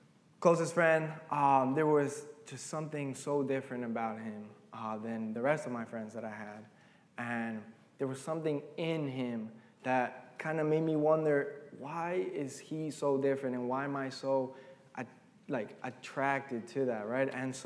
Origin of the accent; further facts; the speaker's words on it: Argentina; now in United States; But before that, I grew up in Argentina